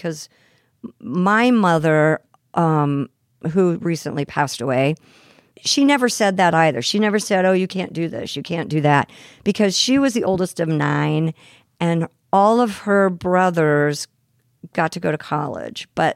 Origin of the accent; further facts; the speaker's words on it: Midwest, United States; I'm a born and raised Midwesterner. Proud of that.